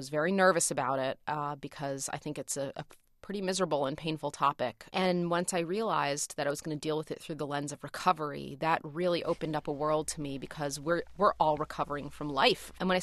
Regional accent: Philadelphia, Pennsylvania, United States; But basically, I was born and raised in West Philly, which is a combination of a lot of hippies. My parents frequented a commune there.

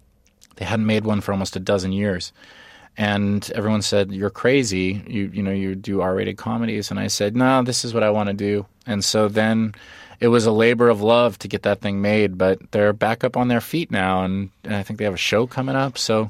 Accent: Los Angeles, California, United States; I grew up in L.A. I grew up in Los Angeles, California.

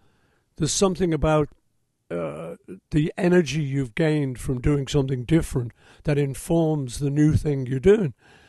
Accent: Liverpool, North West England, United Kingdom; as a sort of teenager growing up in Liverpool, you didn't have much money.

